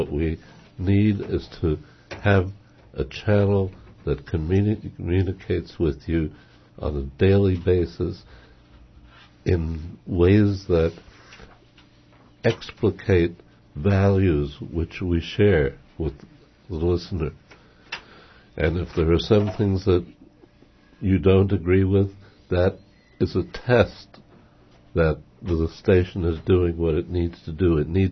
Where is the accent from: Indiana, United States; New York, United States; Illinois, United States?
New York, United States; also born or lived in Europe / Bay Area; I was brought up in New York after I came from Europe, but I spent many years on the West Coast, the Upper West Coast, the Bay Area